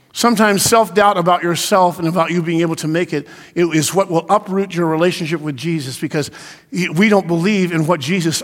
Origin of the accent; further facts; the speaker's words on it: Portland, Oregon, United States; She was raised in Southwest Portland. I was raised in St. John's.